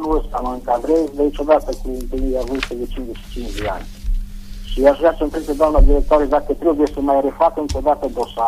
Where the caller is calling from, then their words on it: Târgu Mureș, Mureș County, Romania; Târgu Mureș.